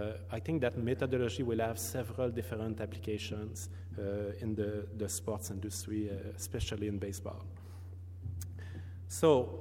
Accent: Montreal, Quebec, Canada; So I'm from Montreal, Quebec, Canada.

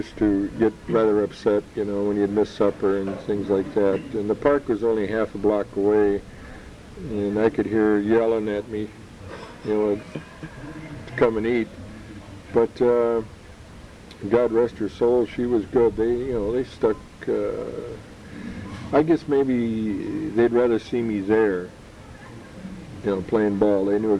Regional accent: Minneapolis, Minnesota, United States; Joe was lived in Iowa City, Iowa, and I was from Minneapolis

